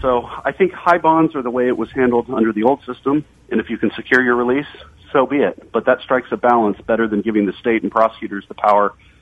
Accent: Colorado, United States; my home state of Colorado

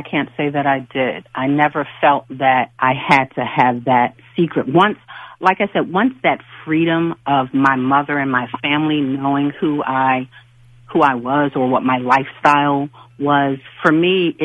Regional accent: New York, United States; now in Washington, United States; when I first moved down to D.C., because I'm originally coming from New York

